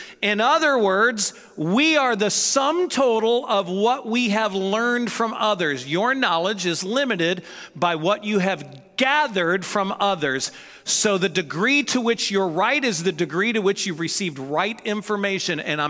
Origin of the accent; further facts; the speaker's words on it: St. Louis, Missouri, United States; now in California, United States; I grew up in St. Louis, and my accent has virtually disappeared because I've lived in California as long as really I've lived growing up in St. Louis.